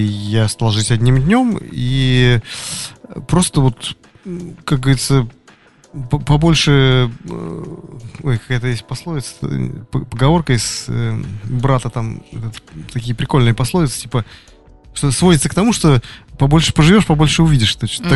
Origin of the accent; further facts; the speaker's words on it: Russia; born there; То есть я очень рад, что я родился именно вот в России.